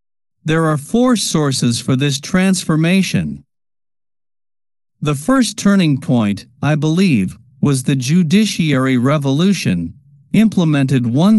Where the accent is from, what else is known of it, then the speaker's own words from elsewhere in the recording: Israel; English is a second language; Contrast this with my home country, Israel.